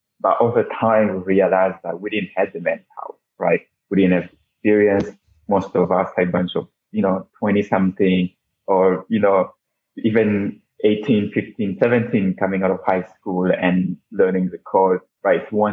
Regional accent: Lubumbashi, Haut-Katanga, DR Congo; English is a second language; ITOT is a IT startup in my hometown, in the Lubumbashi, that would be in the Republic Democratic of the Congo.

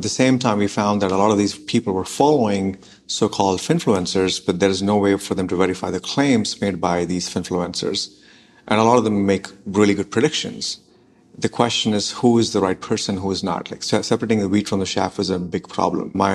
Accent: India; I'm originally from India. I grew up there.

